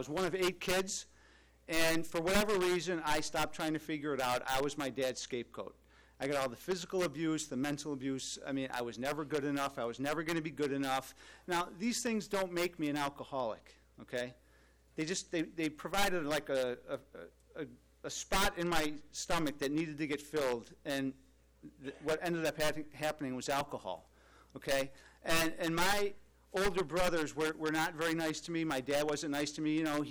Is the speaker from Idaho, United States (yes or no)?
no; Rochester, New York, United States; I grew up in Rochester, New York, from an Irish Catholic alcoholic father and a Sicilian mother.